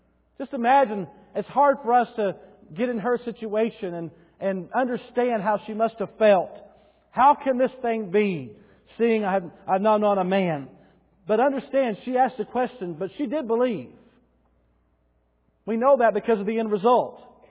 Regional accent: Bowie, United States; I'm from Bowie in the Kona area, city of 5,000, 2,800. That's a small city.

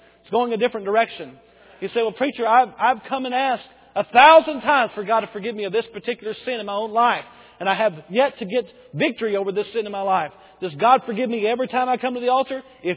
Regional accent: Bowie, Texas, United States; took the youth pastor position in Bowie, just 20 minutes from there in my hometown.

